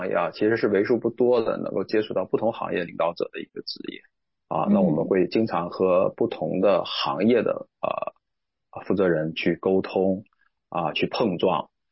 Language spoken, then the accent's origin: Chinese; Northeast China, China; now in Shanghai, China; 其实我从小就生活在东北啊，那现在是主要工作在上海。